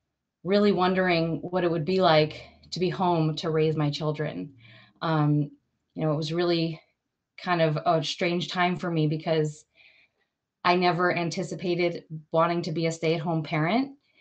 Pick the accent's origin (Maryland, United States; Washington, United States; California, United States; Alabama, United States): Maryland, United States; Potomac; born there; Yeah, so I was born in Potomac, Maryland, and I come from a close-knit Orthodox Jewish community.